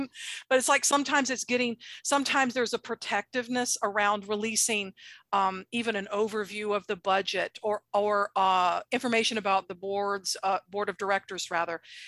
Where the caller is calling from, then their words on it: Atlanta, Georgia, United States; So we're calling today from the Metro Atlanta area, and included in that expanding area full of cars and trees and mosquitoes and everything is Six Flags over Georgia, right?